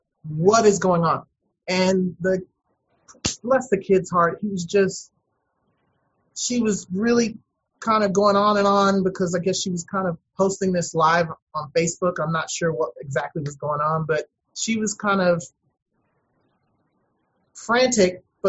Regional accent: Austin, Texas, United States; also born or lived in Marshall, United States / Turkey / Iran; well, I grew up in Austin. I'm originally from Marshall, Missouri, but I was just born there.

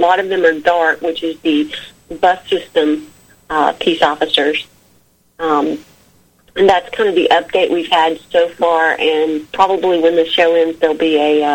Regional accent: Dallas, Texas, United States; And, I'm from the Dallas area originally. This is not how we act out there. This is not Dallas that I know.

